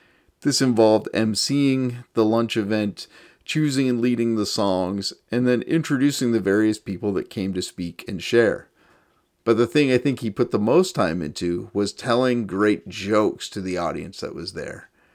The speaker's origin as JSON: {"language": "English", "town": "Cambridge", "region": "Ontario", "country": "Canada", "tie": "born or raised there", "said": "I grew up in Cambridge and spent a fair bit of time going to the mall in Kitchener and going up to Waterloo to be with friends who lived or went to university there."}